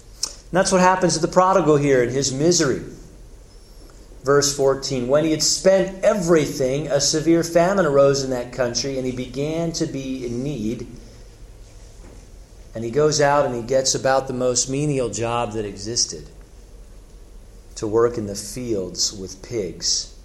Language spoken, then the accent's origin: English; Philadelphia, Pennsylvania, United States; Growing up in Philadelphia, I'm of the Allen Iverson era with the Sixers in my later years.